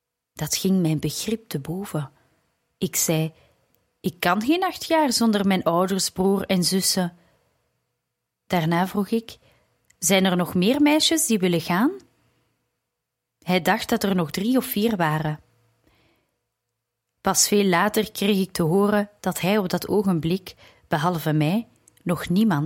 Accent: India; Dutch is a second language; moved away as an adult; now in Germany; mijn moeder al zo lang wenste dat ik in India als zuster werkzaam kon zijn.

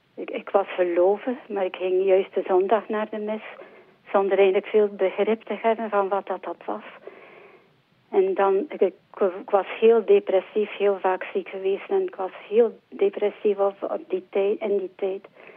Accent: Zwevegem, West Flanders, Belgium; Ik ben afkomstig van Zwevegem.

